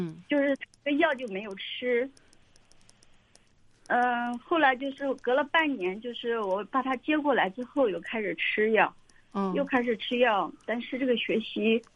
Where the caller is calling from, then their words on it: Hangzhou, Zhejiang, China; 我是杭州的那个